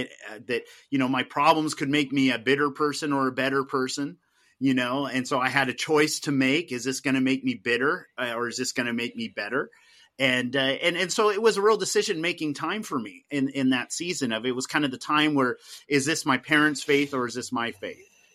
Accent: Anaheim, California, United States; But there was a key difference between them and the church I grew up in Anaheim was they were charismatic.

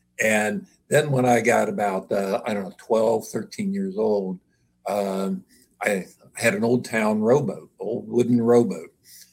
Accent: Buckeye Lake, Ohio, United States; I was born and raised on Buckeye Lake in Ohio, just east of Columbus. And we had a year-round home out there.

